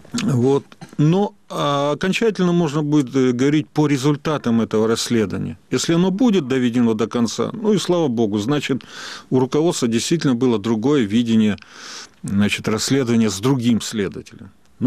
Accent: Russia

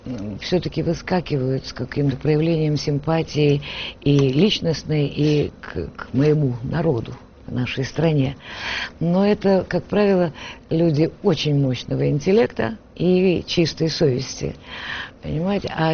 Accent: Ukraine; first language Ukrainian; Я украинка, и это мой родной язык.

